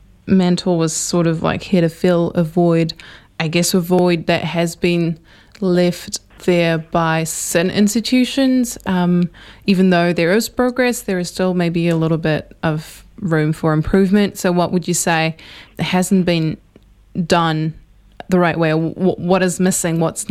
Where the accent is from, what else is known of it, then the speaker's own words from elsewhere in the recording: France; English is a second language; now in New Zealand; I don't come from New Zealand. I come from France.